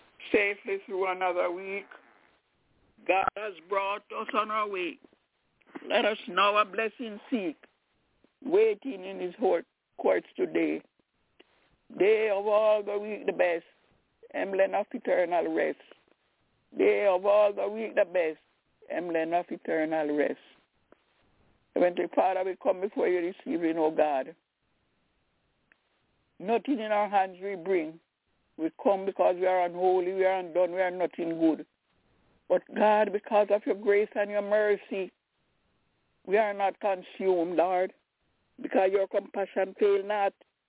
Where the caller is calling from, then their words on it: Albany, New York, United States; I'm calling from Albany, New York.